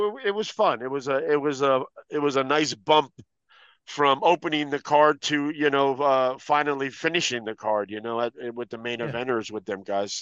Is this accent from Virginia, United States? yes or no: no; New Jersey, United States; I was born and raised in New Jersey, and right out of high school, I started.